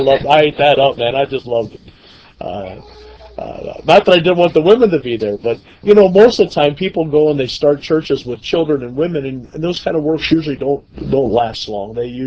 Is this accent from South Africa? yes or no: no; Pottsville, Pennsylvania, United States; also born or lived in Middletown / Hershey / Hummelstown; I was born and raised in Pottsville, Pennsylvania, grew up in the Middletown, Hershey, Hummelstown area.